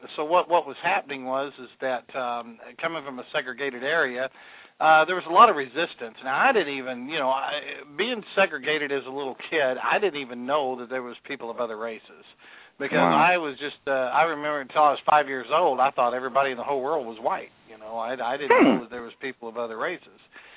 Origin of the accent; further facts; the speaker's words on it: Del City, Oklahoma, United States; I came from Del City, Oklahoma. That is my hometown. And I grew up there. It's a little suburb on the other side of Oklahoma City.